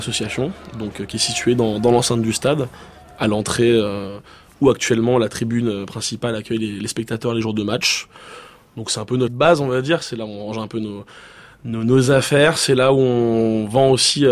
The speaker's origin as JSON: {"language": "French", "town": "Paris", "region": "Île-de-France", "country": "France", "tie": "born or raised there", "said": "Donc j'avais 8 ans. En fait, j'ai grandi à Porte de Clignancourt, donc dans le 18e, c'est à 800 mètres du stade à peine."}